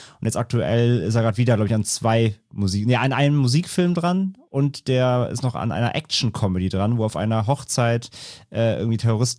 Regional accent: Ahrweiler, Rhineland-Palatinate, Germany; Also ist ja meine Heimatstadt, ist ja Ahrweiler

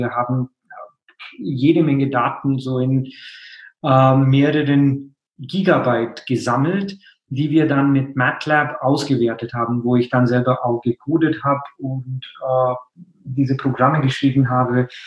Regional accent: India; German is a second language; moved away as an adult; now in Germany; Also ich meine, ich komme ja aus Indien, bin dann direkt nach meinem Studium quasi in Physik nach Deutschland gekommen, um in Physik zu promovieren. Damals in München an der Technischen Uni

